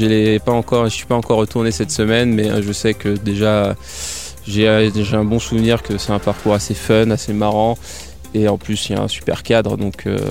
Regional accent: Auvergne-Rhône-Alpes, France; Oui, moi, je suis de la montagne, je suis de Haute-Savoie, donc je suis très à l'aise ici.

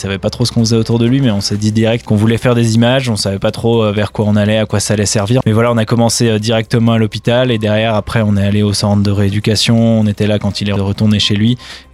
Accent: La Plagne, Auvergne-Rhône-Alpes, France; also born or lived in Moûtiers; J'ai 25 ans, je suis né à Moutier, j'ai grandi à La Plagne et après je me suis installé dans la vallée, mais je suis bien d'ici.

